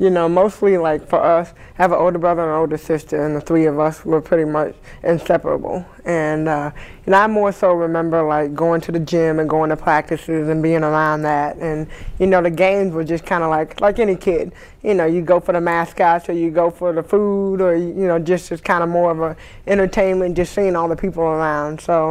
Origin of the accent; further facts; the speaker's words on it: New Jersey, United States; born there; But I was born in Jersey.